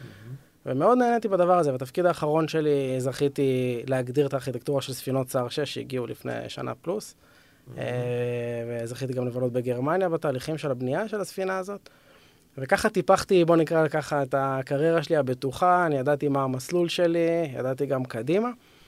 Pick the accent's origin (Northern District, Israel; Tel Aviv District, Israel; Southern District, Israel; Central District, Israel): Southern District, Israel; Arad; גדלתי בערד, זה גם מסגרת.